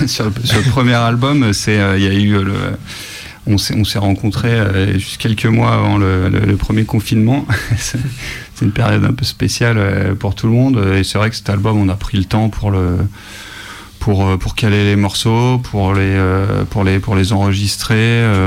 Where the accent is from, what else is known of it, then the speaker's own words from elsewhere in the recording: France; c'est juste de se dire quand on est français, de langue maternelle, qu'on chante en anglais